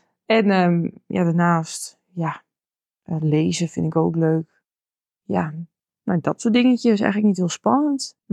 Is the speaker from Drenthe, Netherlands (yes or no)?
yes; Drenthe, Netherlands; mijn accent komt erdoor. Maar ik ben niet Gronings, ik ben Drents.